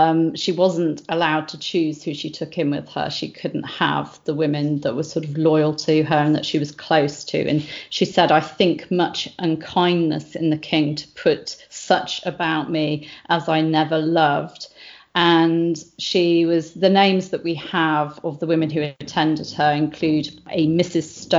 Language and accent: English; Stratford-upon-Avon, West Midlands, United Kingdom; my background, really, I grew up near Stratford-upon-Avon in the UK.